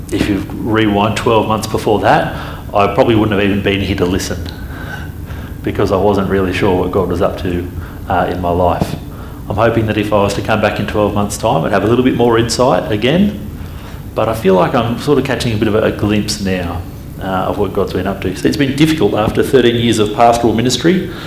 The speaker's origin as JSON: {"language": "English", "town": "Narara", "region": "New South Wales", "country": "Australia", "tie": "born or raised there", "said": "I come from a sub-working class family. I grew up in Narara on the Central Coast"}